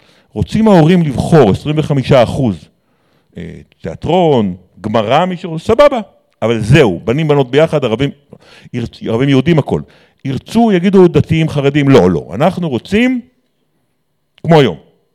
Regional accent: Kfar Yehoshua, Northern District, Israel; המובן מאליו בכפר יהושע שגדלתי בו

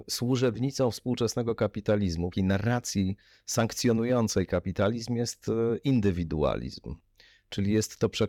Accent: Warsaw, Masovian Voivodeship, Poland; wychowywałem się na Chomiczówce

